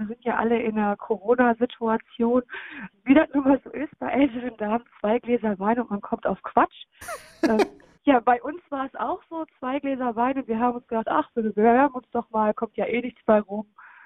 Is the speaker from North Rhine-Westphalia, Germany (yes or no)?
yes; Essen, North Rhine-Westphalia, Germany; wenn ja mich die Essener einfach mit unterstützen würden, als auch Essener Girl. Ne? Ich bin hier groß geworden, ich liebe die Stadt.